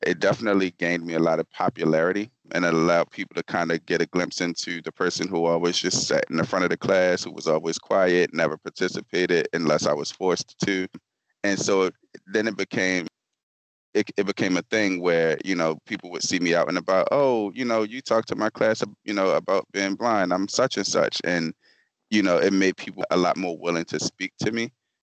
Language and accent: English; Baltimore, Maryland, United States; Born and raised in Baltimore City, went to public schools, and also I graduated from Morgan State University. Proud graduate in 2006.